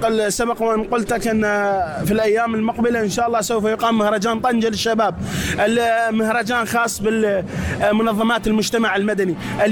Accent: Iraq; كوني أنا من العراق ينظر إلي باستغراب

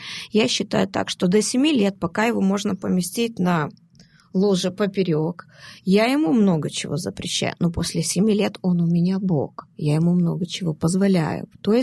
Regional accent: Moldova; я горжусь тем, то, что я родилась здесь, я молдаванка.

